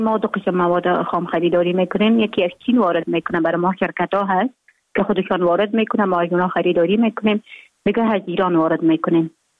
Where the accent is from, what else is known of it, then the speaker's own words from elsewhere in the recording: Jowzjan, Afghanistan; also born or lived in Mazar-i-Sharif; ما در ولایت جوبیجان به دنیا آمدیم، 26 سال عمر دارم. مکتب خود در افغان ترک تا صنف 9 در جوبیجان خواندیم